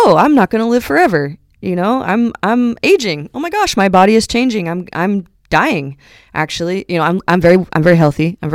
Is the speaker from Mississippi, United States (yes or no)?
no; California, United States; born there; speaking as an American, I was born in California, so are my parents.